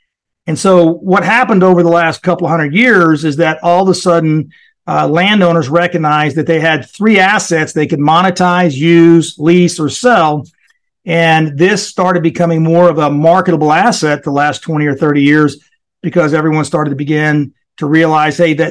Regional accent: Corpus Christi, Texas, United States; also born or lived in Rio Grande Valley; So my background is I'm almost 60 years old. I grew up in Corpus Christi, Texas, and ended up living in the Rio Grande Valley all during high school. So I was right in the middle of farming country.

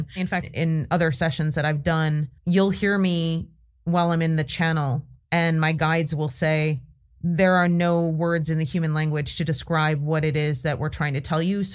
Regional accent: United States; Oh, I'm such an American sometimes.

